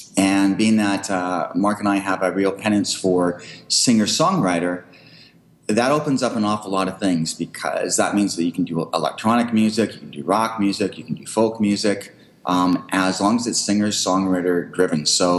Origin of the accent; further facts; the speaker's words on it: Richmond, British Columbia, Canada; also born or lived in Vancouver; I was born in Vancouver, raised out in Richmond, went to UBC.